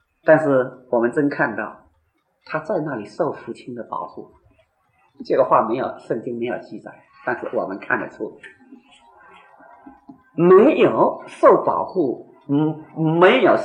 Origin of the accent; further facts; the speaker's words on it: China; 我们中国人很懂得老人家的宝贝啊